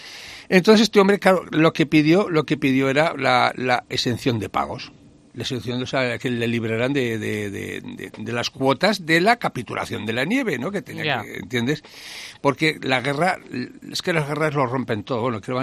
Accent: Jaca, Aragon, Spain; cuando era crío, que aquí en Jaca había dos fábricas de hielo

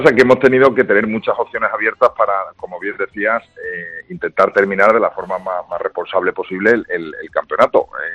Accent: Seville, Andalusia, Spain; yo soy más de Sevilla

